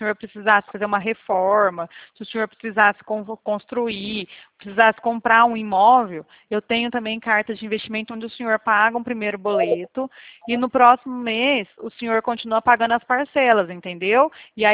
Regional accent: Bebedouro, São Paulo, Brazil; Eu não sou de Salvador, não, seu Otávio. Eu sou de São Paulo. Bebedouro

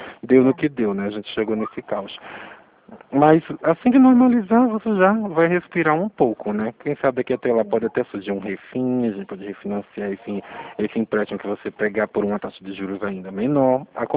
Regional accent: Pernambuco, Brazil; now in São Paulo, Brazil; eu sou de Pernambuco, mas eu estou morando aqui em São Paulo. Meu número é de Pernambuco, tá?

